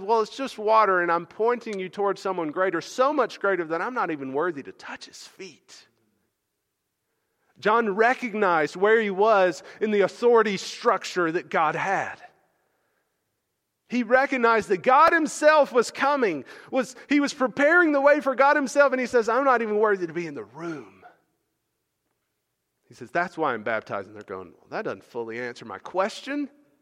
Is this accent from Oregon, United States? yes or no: no; Alabama, United States; Well, where I grew up in Alabama, there were a lot of places you would go and you would say, where is that?